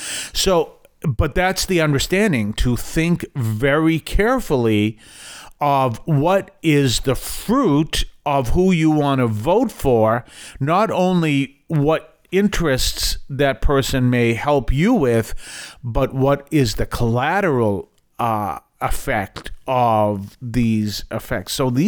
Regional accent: Massachusetts, United States; I'm from Massachusetts, so we know this extremely well.

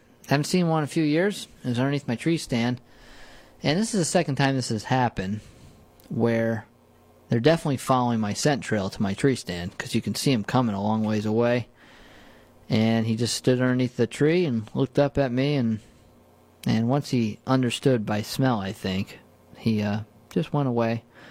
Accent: New Paltz, New York, United States; Remember growing up, you'd see a car growing up in New Paltz along the flats there.

